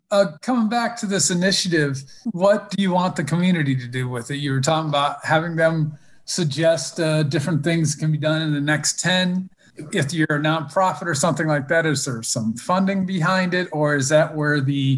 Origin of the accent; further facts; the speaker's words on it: Chicago, Illinois, United States; now in Springfield, United States; I'm not a native. I'm from Chicago originally. My sister helped recruit me down here.